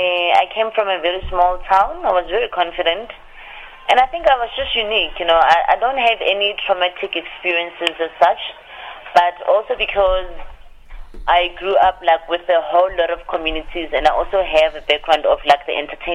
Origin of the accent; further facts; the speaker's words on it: Ga-Rankuwa, North West, South Africa; Okay, I come from a small town here in South Africa. It's called Garankuwa.